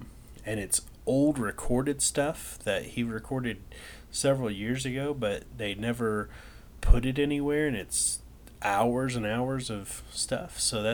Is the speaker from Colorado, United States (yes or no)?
yes; Denver, Colorado, United States; born there; I was born in Denver that's where I was born.